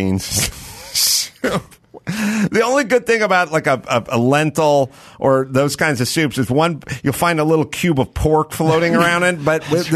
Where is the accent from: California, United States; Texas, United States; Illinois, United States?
California, United States; I was from California with a bunch of dumb shit hippie fucking progressives